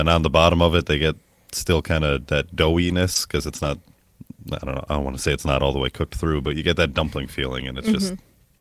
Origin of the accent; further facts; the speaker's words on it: Merrill, United States; It's in Merrill, my hometown. It's actually just outside of Merrill on Quarter Road.